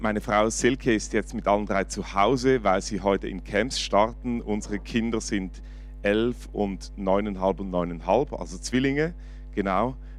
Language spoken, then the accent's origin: German; Aargau, Switzerland; also born or lived in Western Switzerland; ich bin aus dem Aargau ursprünglich, zwar im Welschland in der Westschweiz geboren, dann habe ich in Basel Theologie studiert